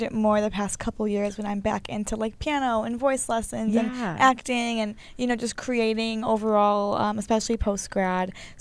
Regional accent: Chicago, Illinois, United States; I grew up in Chicago, you grew up nearby.

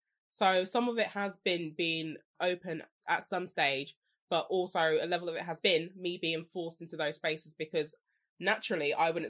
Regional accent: London, United Kingdom; especially being a Londoner, like a proper Londoner, that's like, you know, you keep to yourself, don't talk to strangers.

